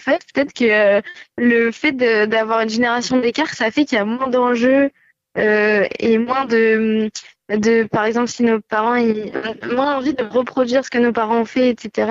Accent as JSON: {"language": "French", "town": "Tours", "region": "Centre-Val de Loire", "country": "France", "tie": "born or raised there", "said": "parce que je suis originaire de Tours."}